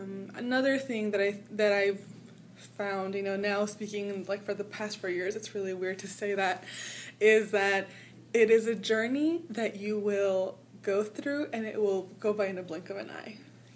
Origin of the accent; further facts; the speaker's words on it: El Paso, Texas, United States; also born or lived in Ciudad Juarez, Mexico; I'm originally from the El Paso and Ciudad Juarez area. I've actually had the privilege of living on both sides of the border.